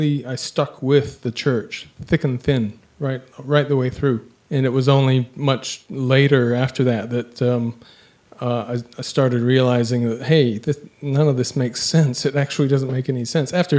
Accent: Arizona, United States; Well, my family was from Utah, but we were living in Arizona. I grew up in Arizona.

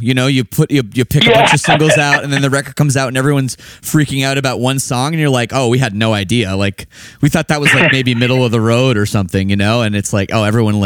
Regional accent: Toronto, Ontario, Canada; I'm not from Cleveland. I'm from Toronto.

